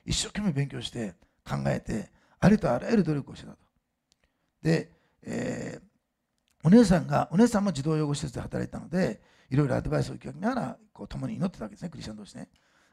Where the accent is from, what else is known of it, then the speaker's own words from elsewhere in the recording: Osaka, Japan; 道に乗ってこう手を置いてる人は大阪の人ではないんです。今は知りませんよ。昔はそうだったんで、私そこで育ったんですね。